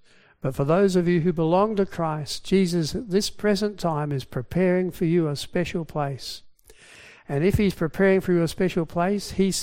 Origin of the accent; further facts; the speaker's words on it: Australia; I come from Australia, I was weary. I had nowhere to stay.